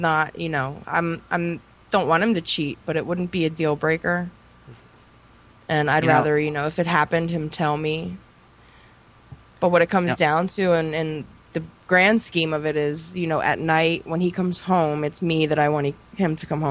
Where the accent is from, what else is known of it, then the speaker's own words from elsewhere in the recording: Pennsylvania, United States; Oh, no, but we know we're from Pennsylvania. We know what you're talking about.